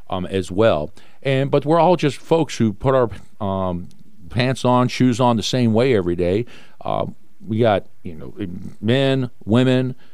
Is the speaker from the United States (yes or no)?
yes; Mechanicsville, Virginia, United States; I live in Mechanicsville. Yep. Okay, I grew up in Mechanicsville.